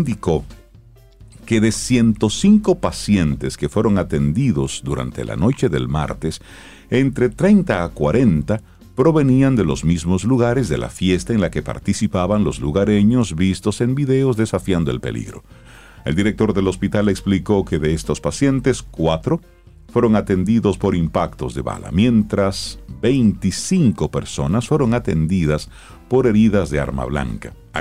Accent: Los Mameyes, Santo Domingo, Dominican Republic; Me duele porque yo me crié en esas calles.

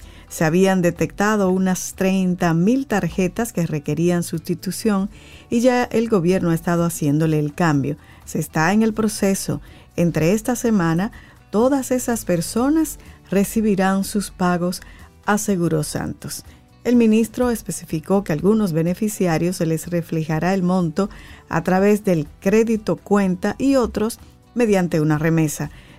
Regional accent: Cibao, Dominican Republic; Pues los cibaeños, nada más. Yo soy cibaeño.

